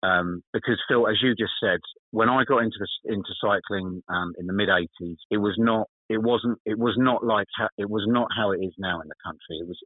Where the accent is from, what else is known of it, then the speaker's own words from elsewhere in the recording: Cambridge, East of England, United Kingdom; It's Cambridge, as I would say to anyone, is my hometown, and yeah, I went to school in Cambridge, so I know it well